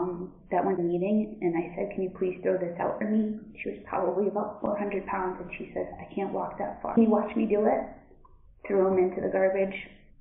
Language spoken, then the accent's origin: English; Connecticut, United States; I'm from Connecticut